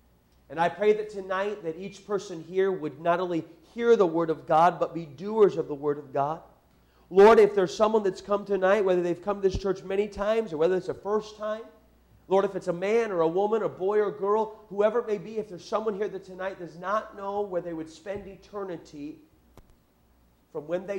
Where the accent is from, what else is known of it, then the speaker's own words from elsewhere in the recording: Tucson, Arizona, United States; I grew up in Tucson, Arizona, a long, long way from here. And in where I grew up, there wasn't a whole lot of grass.